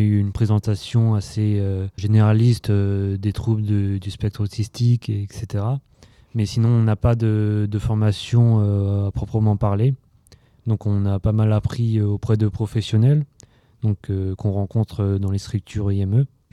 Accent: Laval, Pays de la Loire, France; j'ai 20 ans, je suis de Laval

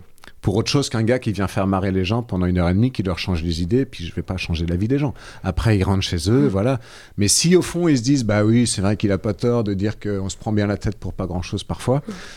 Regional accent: Nouvelle-Aquitaine, France; Moi, je viens des Deux-Sèvres.

